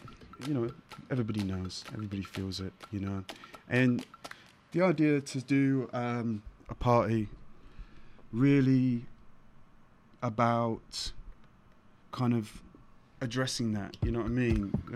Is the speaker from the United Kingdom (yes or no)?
yes; Sheffield, Yorkshire and the Humber, United Kingdom; as an Englishman who is from the north of England and born and raised in Sheffield with my own fertile electronic scene